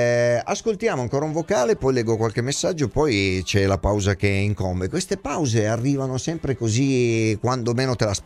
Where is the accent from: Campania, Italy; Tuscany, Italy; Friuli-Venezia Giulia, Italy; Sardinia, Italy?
Campania, Italy; Naples; io sono napoletano